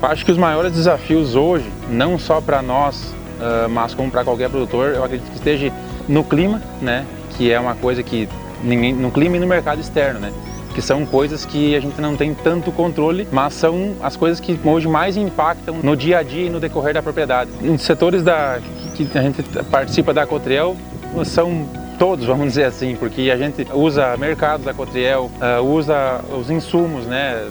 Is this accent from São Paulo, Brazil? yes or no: no; Espumoso, Rio Grande do Sul, Brazil; now in Jacuizinho, Brazil; Eu sou natural de Espumoso e hoje resido aqui, trabalho aqui no interior de Jacuizinho.